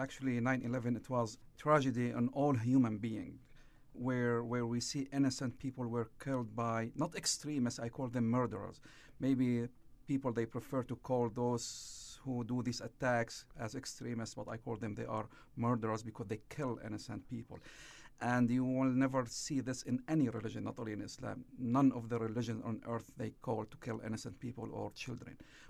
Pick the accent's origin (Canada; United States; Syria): Syria; English is a second language; Syria is a big pain for me because I'm from Syria